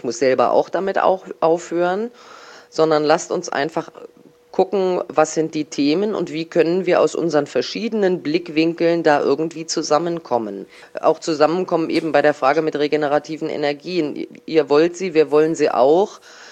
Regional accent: Berlin, Germany; hätte ich mich als Jugendliche in Neuwestend in die U-Bahn setzen können

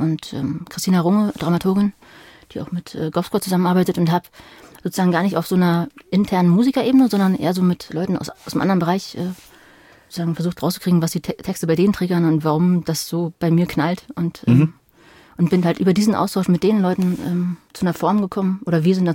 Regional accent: Berlin, Germany; born or raised there

